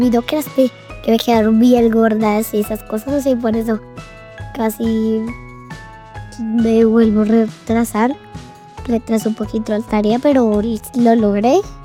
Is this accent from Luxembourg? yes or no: no; Colombia; born there; Soy de dos países, uno de Cuba y otro de Colombia, aunque nací acá en Colombia, mi papá es cubano.